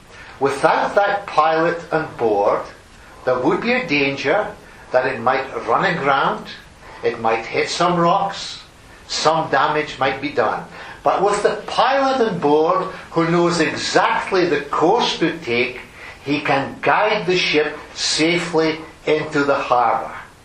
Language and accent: English; Aberdeen, Scotland, United Kingdom; we come from Aberdeen, which is a city in the northeast of Scotland.